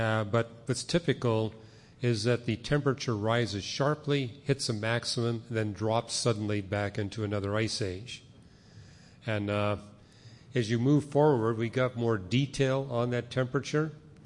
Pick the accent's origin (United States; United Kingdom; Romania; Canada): Canada; as a Canadian